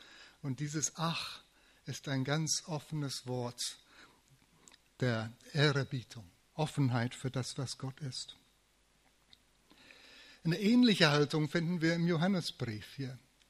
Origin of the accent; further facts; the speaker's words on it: England, United Kingdom; now in Germany; Ich muss sagen, es gibt zwei Dinge, mindestens, die in Deutschland besser laufen als in England, wo ich herkomme.